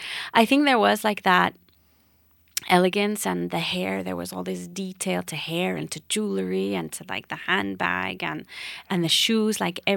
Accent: Canada; oh, are you American? I'll be like, no, I'm Canadian.

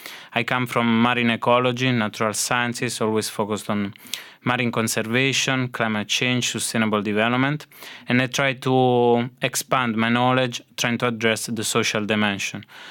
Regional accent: Southern Italy, Italy; I'm from the southern Italy, so I feel really connected to Malta, so culturally speaking

